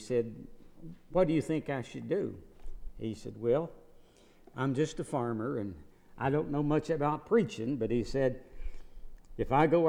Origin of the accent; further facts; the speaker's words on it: Turtle Creek, West Virginia, United States; When I grew up in Turtle Creek, West Virginia, some of the old folks there would say